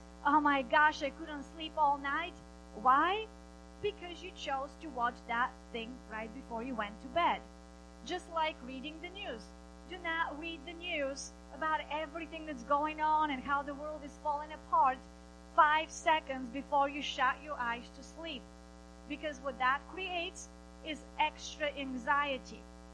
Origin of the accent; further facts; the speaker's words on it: Bulgaria; now in United States; So when I was growing up in Bulgaria, I had the belief that I was shy, that I was insecure, and I come from a very broken country full of shame that shames everybody else. I come here